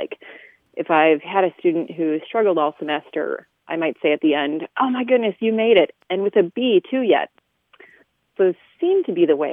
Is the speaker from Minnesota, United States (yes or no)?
yes; Minnesota, United States; I have a question about a phrase that I grew up using. I'm originally from South Central Minnesota.